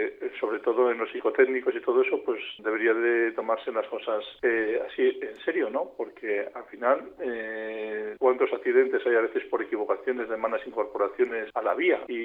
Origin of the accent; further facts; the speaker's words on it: Spain; como somos los españoles